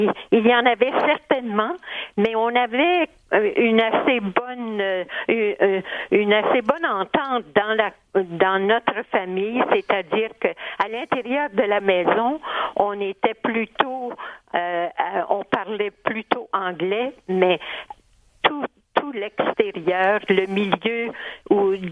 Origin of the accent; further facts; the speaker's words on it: Saint-Jean-sur-Richelieu, Quebec, Canada; Je suis née et j'ai été élevée à Saint-Jean-sur-Richelieu, comme vous l'avez indiqué dès la présentation. Mon père était d'une famille rurale de Saint-Anicette